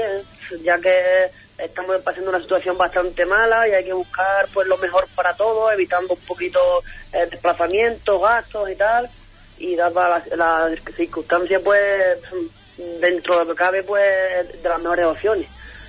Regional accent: Lepe, Andalusia, Spain; pues aquí en mi pueblo con bastantes amigos, compañeros de aquí de la escuela de fútbol. Y, hombre, seguro que será un partido bonito. Bastantes chavales de aquí de Lepe

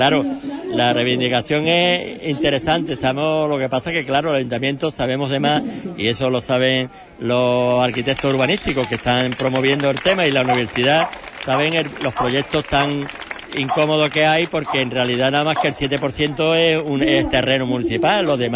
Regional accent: Huelva, Andalusia, Spain; yo que he nacido y mi mujer que ha nacido en un cabezo, porque somos de Huelva

